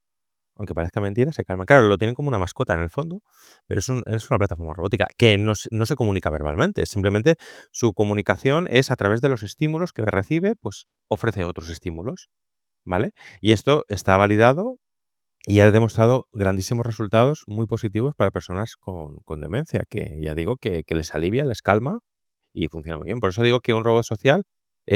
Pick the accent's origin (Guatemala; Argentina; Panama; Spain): Spain; nosotros como españoles hemos nacido en España y lo que entendemos, tenemos un sesgo, que es vivir en España, en Madrid o donde sea